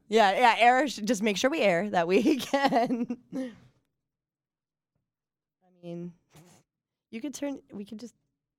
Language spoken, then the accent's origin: English; New York, United States; now in Los Angeles, United States; I mean, listen, I'm from New York, and I'm still, and you're from New York.